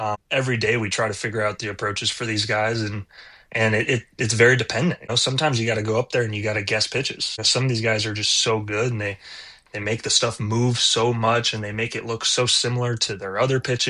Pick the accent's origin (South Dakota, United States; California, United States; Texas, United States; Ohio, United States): South Dakota, United States; Rapid City; also born or lived in Deadwood; I grew up in Rapid City, born in Lee Deadwood, a little smaller town even before that.